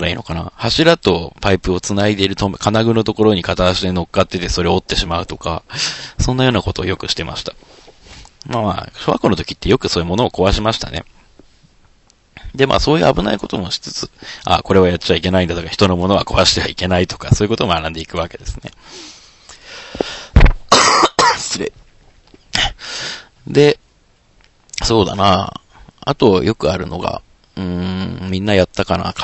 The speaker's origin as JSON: {"language": "Japanese", "region": "Kanagawa", "country": "Japan", "said": "でうち神奈川なんですけども、神奈川だと泥系でした"}